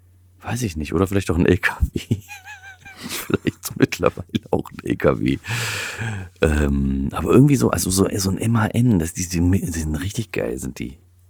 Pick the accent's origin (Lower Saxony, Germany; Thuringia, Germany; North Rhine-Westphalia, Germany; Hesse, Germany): Thuringia, Germany; da wo ich herstamme, aus Thüringen.